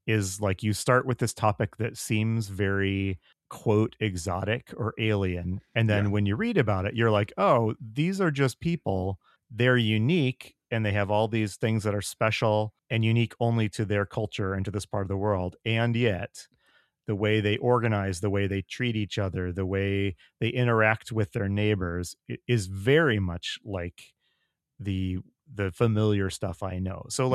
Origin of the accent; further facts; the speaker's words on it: San Diego, California, United States; I grew up in San Diego. Yes. Like, we would cross the border to Tijuana once a year